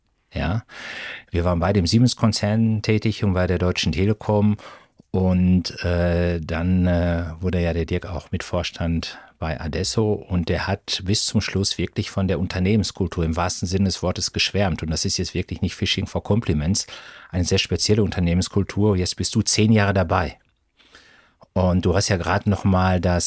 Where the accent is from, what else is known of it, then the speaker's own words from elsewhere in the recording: Dortmund, North Rhine-Westphalia, Germany; nicht nur als Dortmunder